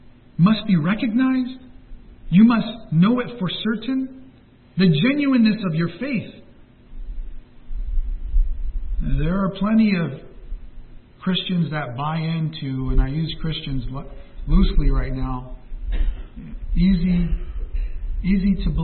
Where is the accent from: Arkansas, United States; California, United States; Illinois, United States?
California, United States; Anaheim; You know, when I was young, I'm from Anaheim.